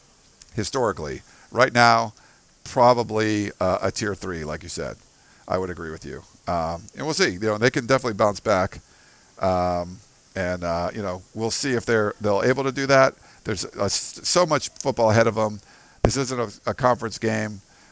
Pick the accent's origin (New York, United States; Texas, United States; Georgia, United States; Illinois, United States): Texas, United States; Houston; I grew up in Houston and my dad played.